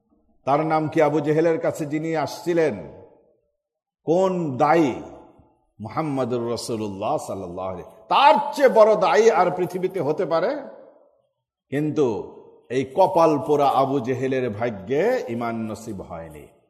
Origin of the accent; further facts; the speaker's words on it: Bangladesh; born there; সেই দূর দেশের বাংলাদেশের কোন অজো পাড়া গায়ে আমাদের জন্ম হয়েছে